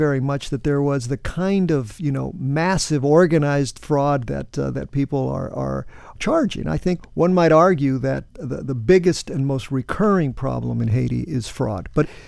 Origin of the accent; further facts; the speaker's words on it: Bolivia; I'm originally from Bolivia, as you know.